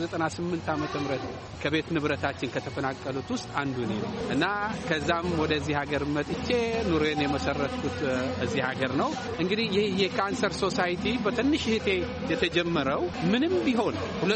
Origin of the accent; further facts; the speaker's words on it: Dire Dawa, Ethiopia; moved away as an adult; also born or lived in Dessie; የተወለድኩት ደሴ ነው፣ ያደግኩት ደግሞ ድሬዳዋ ነው።